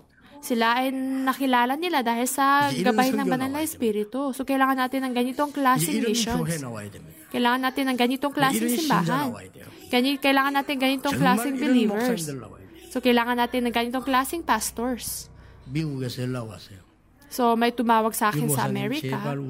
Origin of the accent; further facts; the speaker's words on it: South Korea; Pero ginagawa ko ito dahil isang Korean ako.